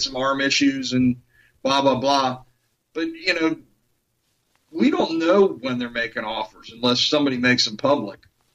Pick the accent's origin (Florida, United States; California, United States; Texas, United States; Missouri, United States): Missouri, United States; But, I hope you're right, but I'm from Missouri. They have to show me before I'm going to believe it.